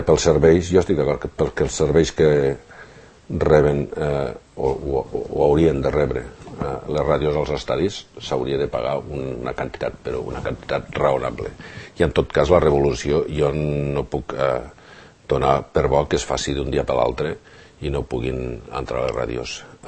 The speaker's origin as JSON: {"language": "Catalan", "town": "Lleida", "region": "Catalonia", "country": "Spain", "lives_now": "Sant Cugat, Spain", "said": "Tots som de Lleida i jo vivia a Barcelona i vam decidir que que estan tan a prop, quasi millor junts"}